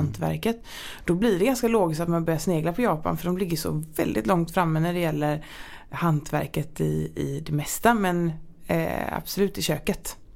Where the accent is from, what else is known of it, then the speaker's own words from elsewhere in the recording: Gothenburg, Västra Götaland County, Sweden; Jag är från Göteborg.